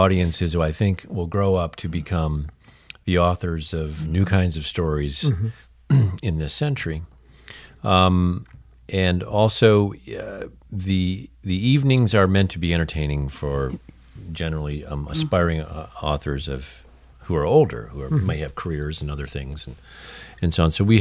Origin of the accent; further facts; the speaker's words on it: Traverse City, Michigan, United States; we've talked about growing up in Traverse and the importance of seeing authors on the street